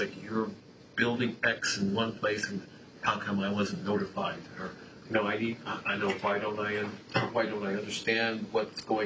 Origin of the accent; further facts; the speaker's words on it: Kansas, United States; also born or lived in Boston; I grew up in Kansas. I went to grad school in Boston